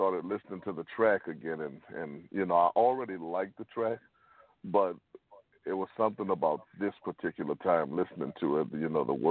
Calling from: Atlanta, Georgia, United States; I'm actually calling from the ATL.

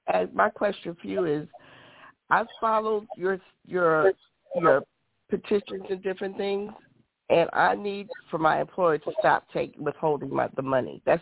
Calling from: Michigan, United States; Good evening. … I'm from Michigan.

